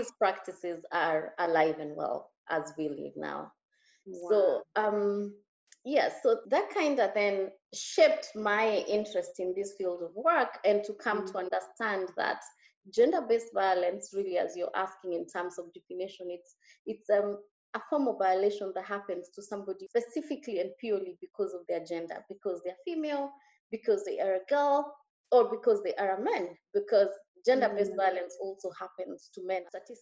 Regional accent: Kenya; I remember growing up in Kenya. I was born and raised in Kenya, and growing up in a little village in eastern Kenya, very rural.

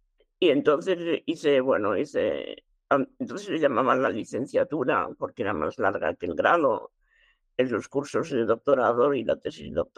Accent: Barcelona, Catalonia, Spain; soy de Barcelona, tengo 72 años, porque hay gente que esconde la edad, yo no la escondo.

